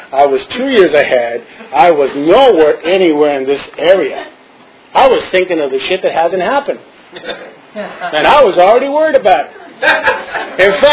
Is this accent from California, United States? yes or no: yes; Santa Barbara, California, United States; Now, I wound up in Santa Barbara. By the way, I come from Santa Barbara.